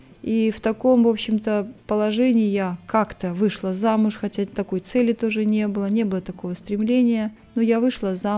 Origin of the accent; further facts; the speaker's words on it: Karaganda, Karaganda Region, Kazakhstan; Я родилась в Казахстане, в городе Караганде, в семье простых людей, тружеников.